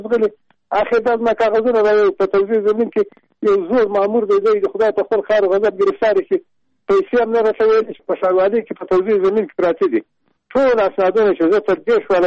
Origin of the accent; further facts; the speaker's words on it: Nimruz, Afghanistan; now in Kabul, Afghanistan; ټلیفون مې د کابل نه کړی اصلا زه د نیمروز د ولایت یم